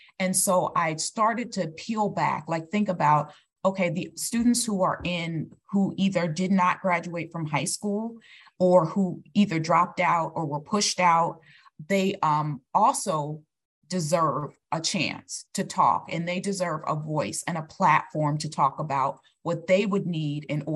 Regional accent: Washington, District of Columbia, United States; I'm from Washington, D.C. I'm a native of D.C.

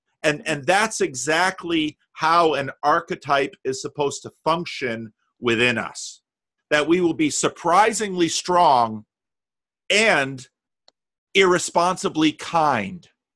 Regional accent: Paterson, New Jersey, United States; I grew up in Paterson, New Jersey, and there are all these little ghettos, in fact.

